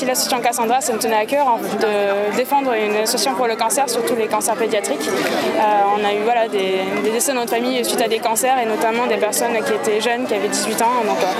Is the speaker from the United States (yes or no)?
no; Nouvelle-Aquitaine, France; now in Nantes, France; On vient du Pays Basque. Enfin, moi, j'habite vers Nantes, mais okay. Sinon, à la base, Pays Basque.